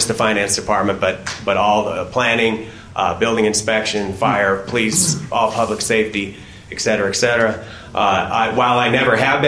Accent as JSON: {"language": "English", "town": "Billings", "region": "Montana", "country": "United States", "tie": "born or raised there", "lives_now": "Bozeman, United States", "said": "I was born and raised in Billings. I've lived in Montana all my life. I've been in Bozeman for over 32 years."}